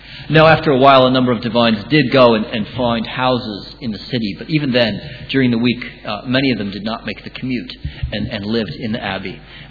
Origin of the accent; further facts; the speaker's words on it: Canada; accent: Canadian; If I do speak too quickly, because of my funny Canadian accent, please wave your hands or something like that, and I can slow down.